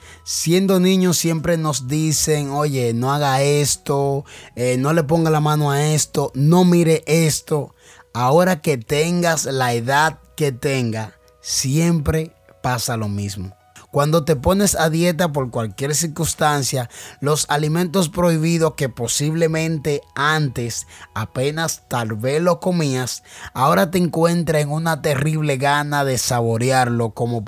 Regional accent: Neiba, Baoruco, Dominican Republic; Neiva es mi tierra natal, queda en el sur del país, en el sur de la República Dominicana. Allí me crié como cualquier familia, una familia totalmente humilde pero trabajadora

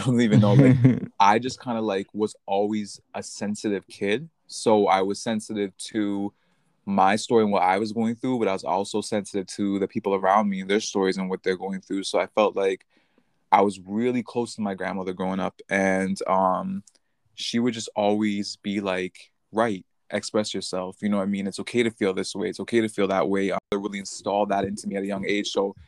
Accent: Toronto, Ontario, Canada; I am from Toronto, which is in Canada.

